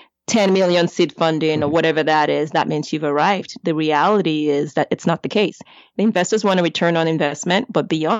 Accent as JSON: {"language": "English", "region": "Lagos", "country": "Nigeria", "tie": "born or raised there", "said": "I'm of Nigerian heritage. So even though I'm American, I guess, I am American. I grew up in Lagos, as I said."}